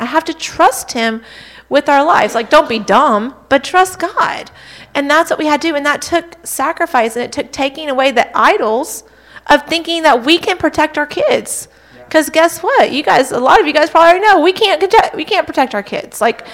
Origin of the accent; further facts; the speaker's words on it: Arkansas, United States; now in South Carolina, United States; But we're originally from Arkansas. And so that's where we came. That's where we met.